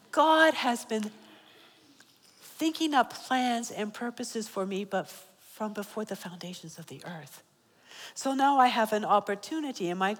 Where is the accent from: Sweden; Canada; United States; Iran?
United States; born there; just because I was born in America, I was immunized. So I lived to see my fifth birthday.